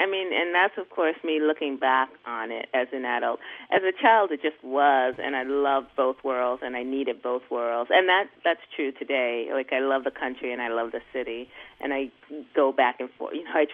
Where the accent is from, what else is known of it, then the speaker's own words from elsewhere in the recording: Brooklyn, New York, United States; And I was growing up in Brooklyn and living in an apartment, and they spoke like we spoke.